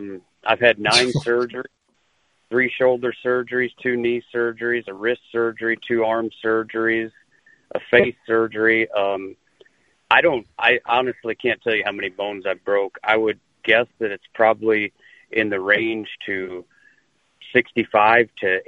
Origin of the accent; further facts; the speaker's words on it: Tabor, South Dakota, United States; I grew up in Taber, South Dakota. Taber is about 300 people big.